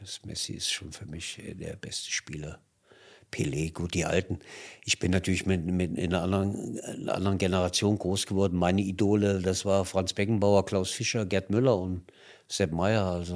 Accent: Hesse, Germany; ich komme ja aus Nordhessen, also Baunatal ist mein Heimatverein.

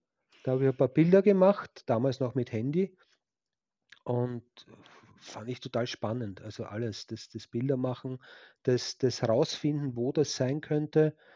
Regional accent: Austria; Ich komme tatsächlich aus Österreich, in der Nähe von Wien eigentlich zu Hause. Und ja, das ist halt meine Gegend, in der ich mich so rumtreibe, auf Suche nach Lost Places.

